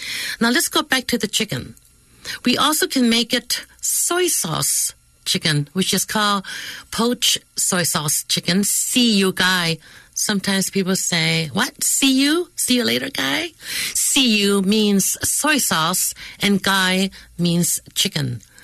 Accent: Oakland, California, United States; And when I grew up in Oakland's Chinatown, my restaurateur father and mother would often serve us that type of chicken.

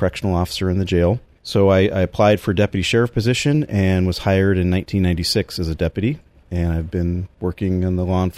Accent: Novato, California, United States; I grew up in Novato, graduated from San Marin High School.

